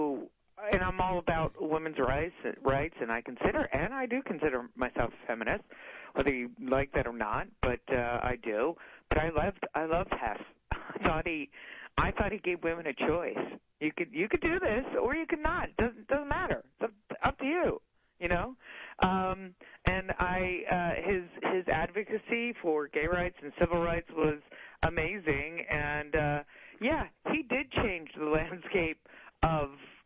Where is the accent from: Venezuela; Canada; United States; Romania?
United States; You know, when I am as an American and I have the choice to make